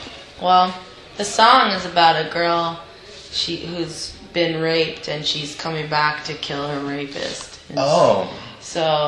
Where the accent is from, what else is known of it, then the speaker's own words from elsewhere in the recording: Toronto, Ontario, Canada; I grew up in Queen West in downtown Toronto, and I'd never moved in my entire life. I've traveled a lot, but never moved.